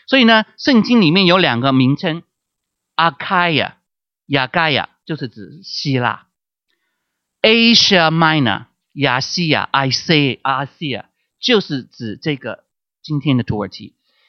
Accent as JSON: {"language": "Chinese", "country": "China", "lives_now": "United States", "said": "我们的心里面还是觉得说啊，中国啊是我的故乡啊，我是一个中国人，我是亚裔啊"}